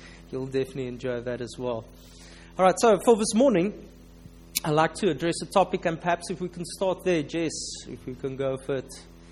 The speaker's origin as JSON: {"language": "English", "town": "Cape Town", "region": "Western Cape", "country": "South Africa", "accent": "South African", "said": "Please do excuse my South African accent. I know it's not always that easy to understand. But I am from Cape Town, which is probably the most beautiful place on earth."}